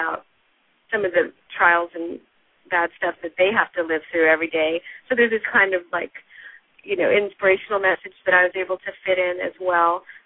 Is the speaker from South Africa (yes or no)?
no; Tulsa, Oklahoma, United States; Oh, yeah, I'm going to go to Tulsa, which is my hometown, at some point this fall.